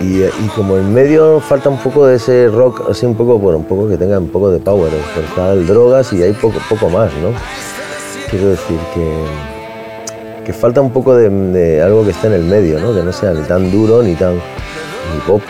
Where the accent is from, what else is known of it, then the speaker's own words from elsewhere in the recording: Spain; como somos los españoles que siempre estamos buscando el lado negativo